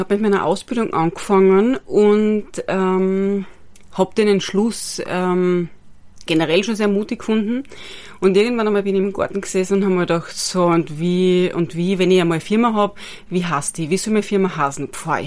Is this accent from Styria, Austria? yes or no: yes; Styria, Austria; moved away as an adult; ich bin dann aber mit 21, 20 war ich noch, einfach nach Wien gegangen, weil ich bin gebürtige Steirerin